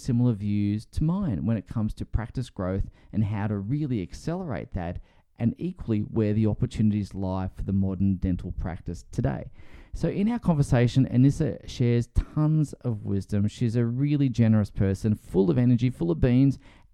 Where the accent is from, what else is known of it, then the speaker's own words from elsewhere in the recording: Australia; as an Australian